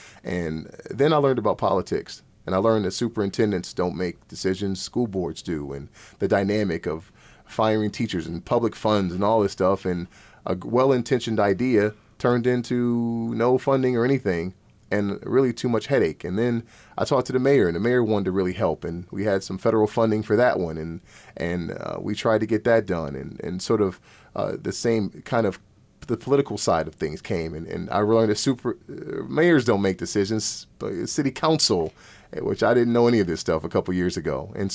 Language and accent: English; Rochester, United States; And I love to see them get a chance to be around students from my hometown. Mm-hmm. Come on, we're Rochester, man.